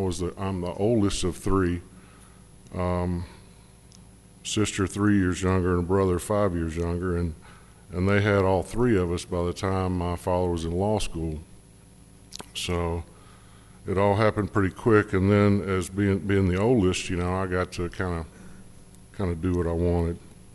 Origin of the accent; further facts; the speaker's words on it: Nashville, Tennessee, United States; I'm from Nashville, by the way. I live in Nashville.